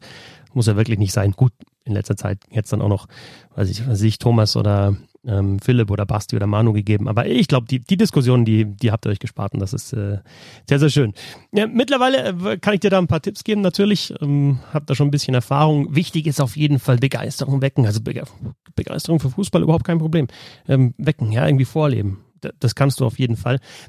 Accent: Southern Germany, Germany; Also ich bin auch im Süden aufgewachsen.

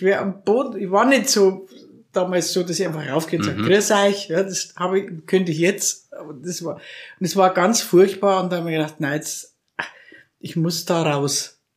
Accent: Krailling, Bavaria, Germany; Und ich bin in Kreiling im Würmtal aufgewachsen. Mhm. Da war die ganze … ansässig.

